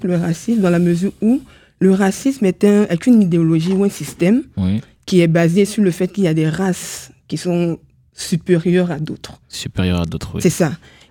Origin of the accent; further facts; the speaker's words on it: Côte d’Ivoire; je parle de mon pays d'origine, la Côte d'Ivoire